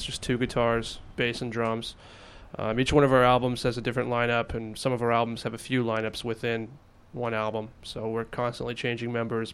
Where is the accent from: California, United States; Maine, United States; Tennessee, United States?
California, United States; San Diego; now in Los Angeles, United States; No, actually, we're from San Diego.